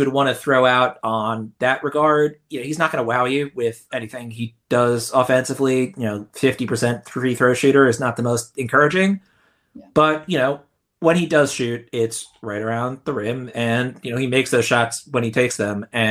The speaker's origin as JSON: {"language": "English", "region": "New York", "country": "United States", "said": "I'm not a Knicks fan, but I'm from New York"}